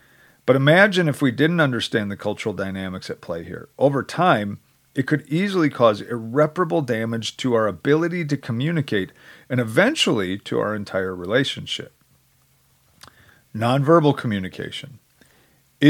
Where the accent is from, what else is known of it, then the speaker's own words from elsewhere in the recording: United States; I grew up in the United States, but come from a more indirect home and surroundings.